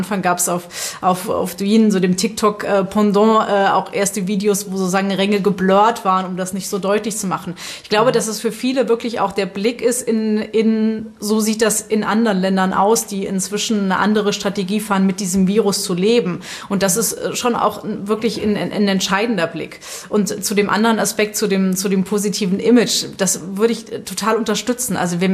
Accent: Germany; wenn wir sagen, wir sind aus Deutschland

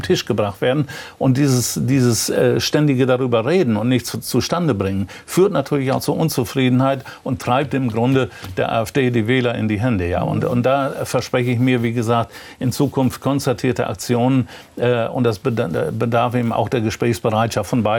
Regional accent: Northern Germany, Germany; Also ich bin Norddeutscher.

